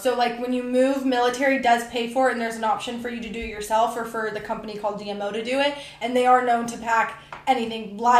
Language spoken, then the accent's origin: English; Ohio, United States; I grew up in Ohio, so, like, we're used to humidity, and then in North Carolina, you have humidity as well.